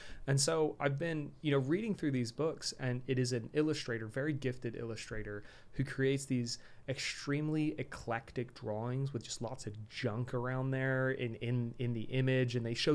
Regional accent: United Kingdom; And being British, I crave disappointment

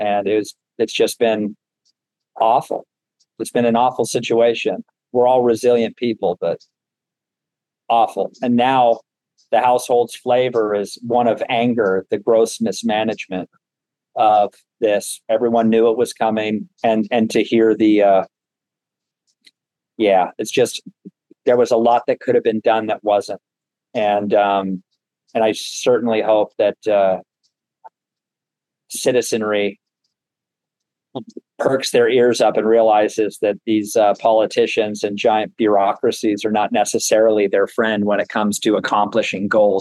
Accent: Lawndale, California, United States; I'm from Lawndale, California.

